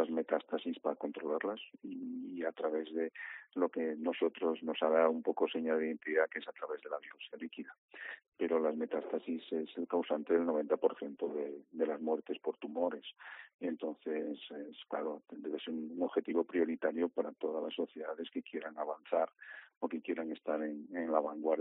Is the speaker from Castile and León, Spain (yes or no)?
no; Galicia, Spain; sobre todo para los que somos gallegos